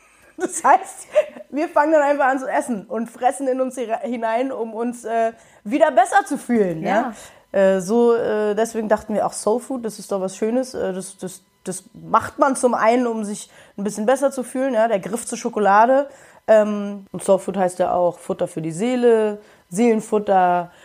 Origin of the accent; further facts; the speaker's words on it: Berlin, Germany; Ich komme aus Berlin. Ich bin halbe Amerikanerin, hier in Berlin aufgewachsen